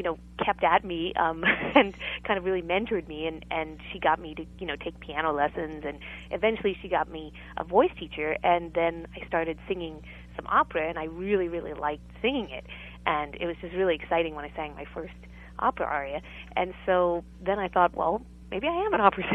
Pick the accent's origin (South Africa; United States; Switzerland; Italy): United States; so she actually wound up taking us all to, you know, to New York City because I grew up near New York City.